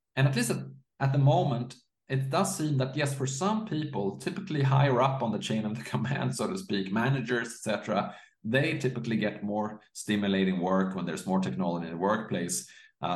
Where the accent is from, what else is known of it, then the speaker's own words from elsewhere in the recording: Sweden; English is a second language; I mean, I'm from Sweden myself, and Sweden has sort of the aim of becoming completely cashless. They're not there yet, my fellow Swedes